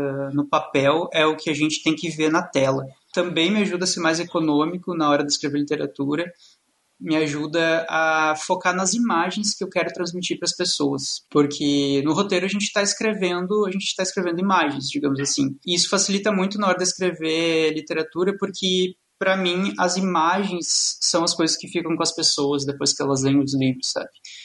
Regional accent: Santa Maria, Rio Grande do Sul, Brazil; Eu sou da Santa Maria, Rio Grande do Sul.

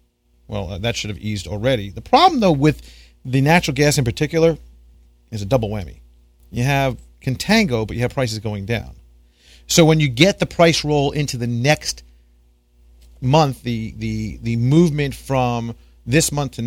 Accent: Canada; I'm a Canadian and have invested in HNU

